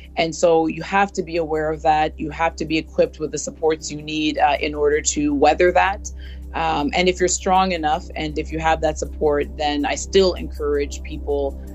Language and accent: English; Toronto, Ontario, Canada; I'm a first generation Canadian. I was surrounded growing up in Toronto with all these other extraordinary first generation Canadians from all these diverse backgrounds.